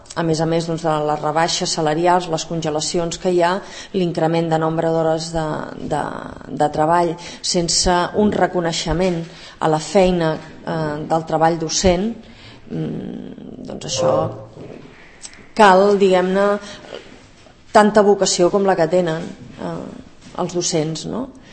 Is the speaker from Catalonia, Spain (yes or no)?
yes; Catalonia, Spain; com a catalans